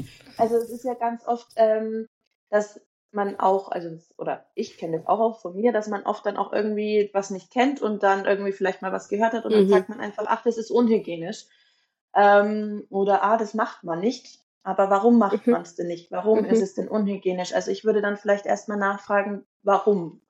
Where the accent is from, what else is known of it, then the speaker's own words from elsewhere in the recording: Nuremberg, Bavaria, Germany; ich bin 32 Jahre alt, ich komme aus Nürnberg